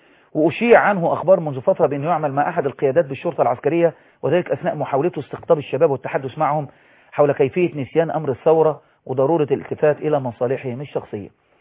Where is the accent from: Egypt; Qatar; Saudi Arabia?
Egypt; لان في ناس ما عندهاش دين اصلا عندنا في مصر